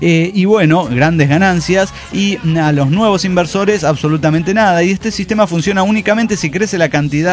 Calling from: Los Andes, Valparaíso, Chile; Soy la chica de los Andes, Chile.

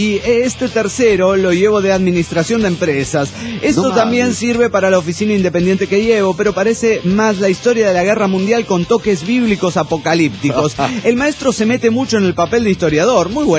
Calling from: Monterrey, Nuevo León, Mexico; de Monterrey, Nuevo León, México.

